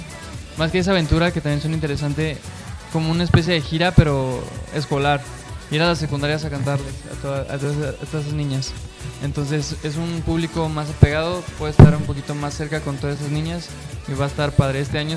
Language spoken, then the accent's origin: Spanish; Guadalajara, Jalisco, Mexico; No, pues más que nada soy aquí tapatío